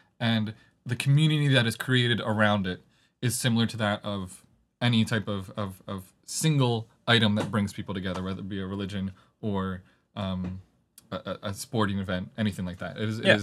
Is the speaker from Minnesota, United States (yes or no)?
no; New Jersey, United States; now in Chicago, United States; So I am originally from South Jersey. I now live in Chicago.